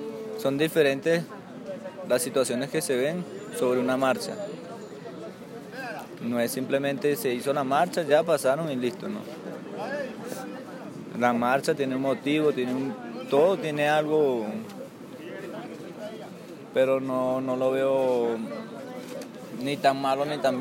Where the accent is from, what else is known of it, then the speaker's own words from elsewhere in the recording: Venezuela; moved away; Porque como emigrante venezolano